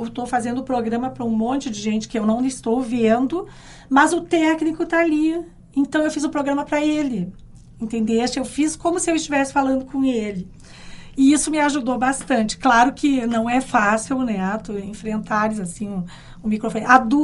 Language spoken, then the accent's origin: Portuguese; Caxias do Sul, Rio Grande do Sul, Brazil; A mim, que vinha de Caxias para esse curso em Porto Alegre